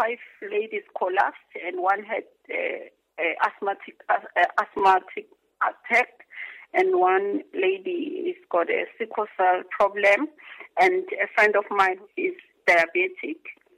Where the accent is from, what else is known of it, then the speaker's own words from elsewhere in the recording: Zimbabwe; I'm a victim of torture, and I come from Zimbabwe.